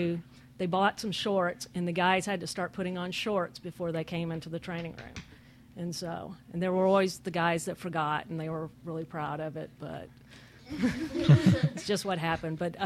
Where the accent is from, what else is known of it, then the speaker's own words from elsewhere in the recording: Goldthwaite, Texas, United States; I'm a Texan, born and raised in Texas, lived in many different cities in the state of Texas, was born in Goldthwaite, Texas, which is in the absolute middle of nowhere, somewhere west of Waco